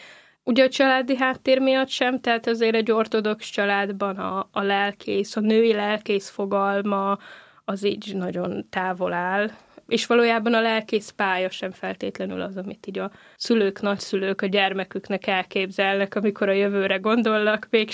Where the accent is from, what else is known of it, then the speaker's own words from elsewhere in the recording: Mukachevo, Zakarpattia Oblast, Ukraine; now in Hungary; Kárpátaljáról jöttem, ezt mindig el szoktam mondani, Munkácsról. Lelkész vagyok, ez is mindig fontos, református lelkipásztor.